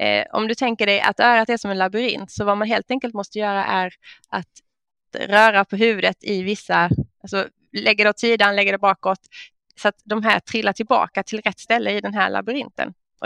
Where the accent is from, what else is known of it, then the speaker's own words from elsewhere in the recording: Sweden; Ja, som svensk så brukar man ju börja med sina yrkestitlar.